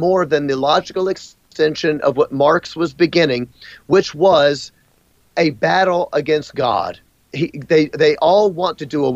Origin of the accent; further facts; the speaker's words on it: United States; I didn't even have the brain power to understand a statement like that because I was raised in America.